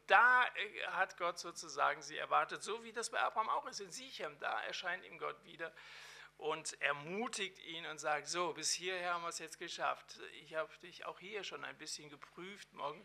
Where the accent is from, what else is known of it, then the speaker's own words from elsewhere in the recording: Hesse, Germany; Die Fläche kaum größer als mein Heimatland Hessen.